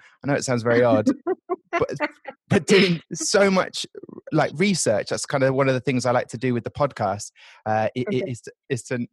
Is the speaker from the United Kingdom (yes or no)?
yes; Southampton, South East England, United Kingdom; when I grew up in Southampton